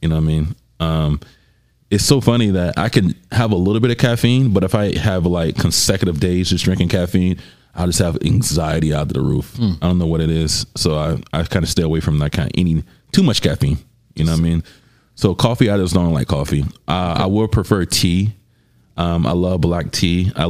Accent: Georgia, United States; So like I said in the beginning, I'm from the South. So I'm from Southern, from Georgia.

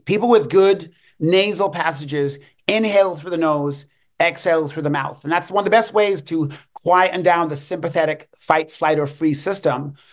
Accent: England, United Kingdom; So it was the same silver spoon she used to beat us with, okay, growing up in England.

